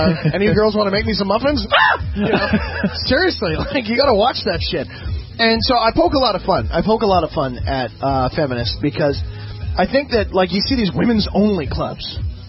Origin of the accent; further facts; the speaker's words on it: Ireland; Like, being Irish, okay? Irish people are fucked up because they, like, generally want to be really Irish.